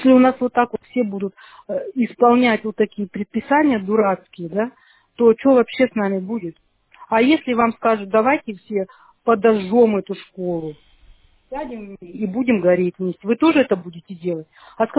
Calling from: Siberia, Russia; вот я вот из Сибири звоню, представляете?

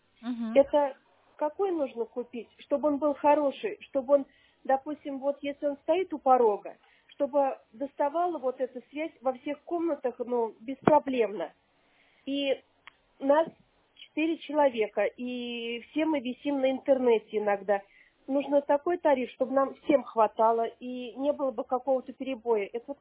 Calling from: Vsevolozhsk, Leningrad Oblast, Russia; Я звоню из Всеволожска, новостройка на улице Социалистической.

